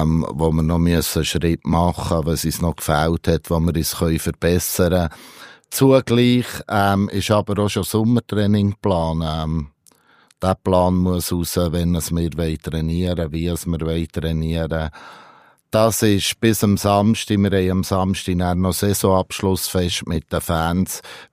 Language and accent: German; Bern, Switzerland; Nichtsdestotrotz habe ich eine Vergangenheit im Emmental, wo extrem schön war, wo ich aufgewachsen bin.